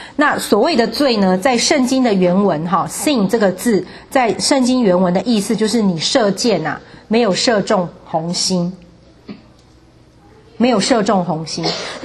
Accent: China; 好，我们中国人最常讲看不得人家好

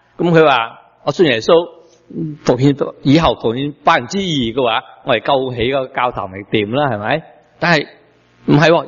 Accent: Guangdong, China; 我们广东人呢、我们讲法比较近的言文

